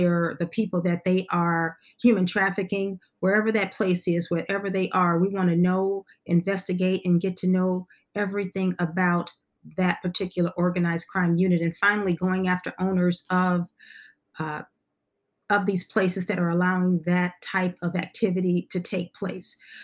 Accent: Buckeye, Arizona, United States; Just in the area that I grew up in Buckeye, there were several people whose families were suffering

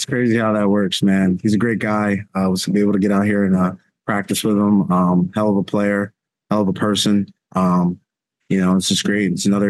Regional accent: Philadelphia, Pennsylvania, United States; Oh, of course, man.

